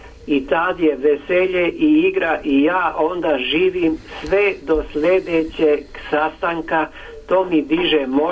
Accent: Belgrade, Serbia; Ali ne sa Kosmaja, pogrešno vam je neko preneo, ja sam iz Beograda.

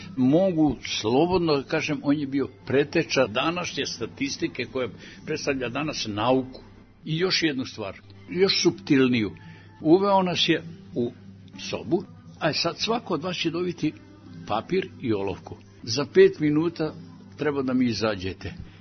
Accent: Kikinda, Vojvodina, Serbia; Iz Kikinde.

